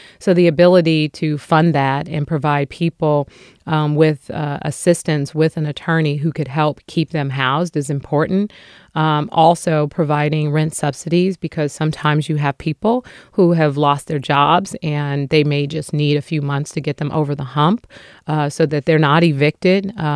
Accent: San Francisco, California, United States; I grew up in San Francisco. I grew up in public housing. So many of my friends and family members grew up here.

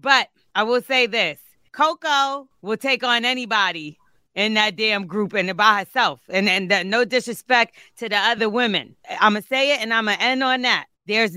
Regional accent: New York, United States; maybe that's me growing up in New York.

